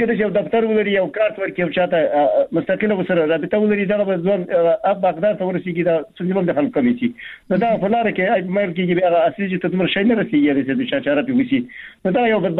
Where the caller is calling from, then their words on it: Baghlan, Afghanistan; بغلان مې تماس نیولې